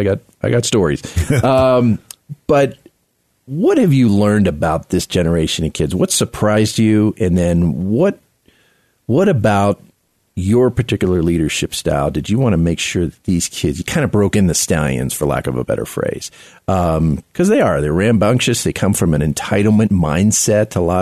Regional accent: Miami, Florida, United States; I grew up in Miami pretty much

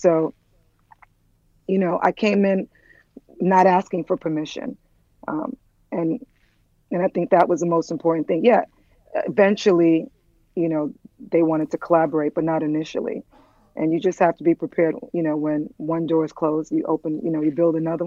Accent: Bronx, New York, United States; also born or lived in Antigua; In the boogie down. I grew up in the Bronx. I was born in Antigua in the West Indies, but I grew up in the Bronx.

